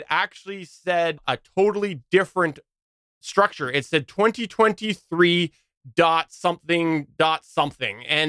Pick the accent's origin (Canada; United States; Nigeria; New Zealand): Canada; that's not just because I'm Canadian.